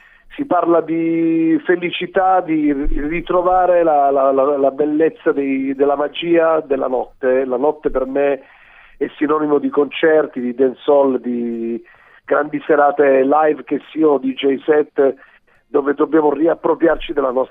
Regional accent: Sicily, Italy; also born or lived in Lecce; Sono tornato io esattamente a Palermo, anche se io sono della East Coast, adesso sono nella West Coast.

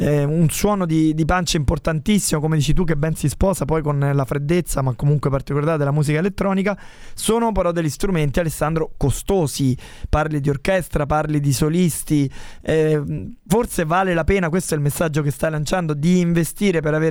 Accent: Rome, Lazio, Italy; brutta figura che feci da romano ormai tanti anni fa

